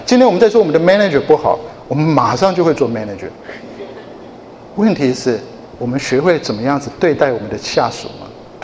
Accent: Japan; 我小时候在日本长大。以前人说，哦， … 你还会讲日文，好厉害。我一点都不厉害，我在那边长大有什么好厉害

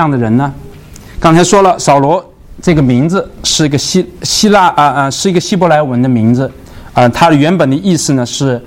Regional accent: Zhenjiang, Jiangsu, China; 但是如果你是江北人，像我这样的镇江人，如果在上海长大的话，我也会变得很有底气，因为我是在上海长大的。

